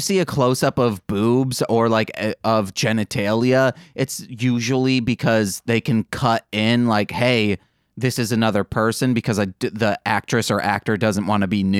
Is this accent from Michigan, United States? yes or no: yes; Michigan, United States; accent: Michigan; That's my Michigan accent coming out, guys.